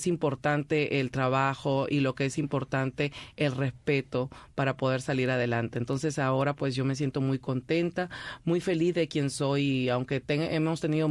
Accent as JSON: {"language": "Spanish", "country": "Peru", "moved": "yes", "lives_now": "United States", "said": "cuando yo salí de Perú, emigré de Perú, pues no tenía la misma apariencia que tengo ahora en Estados Unidos."}